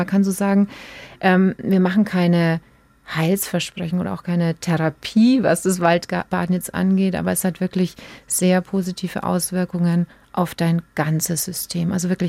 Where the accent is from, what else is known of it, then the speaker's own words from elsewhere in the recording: Gößweinstein, Bavaria, Germany; ich bin in Gößweinstein aufgewachsen. Das ist in der Fränkischen Schweiz.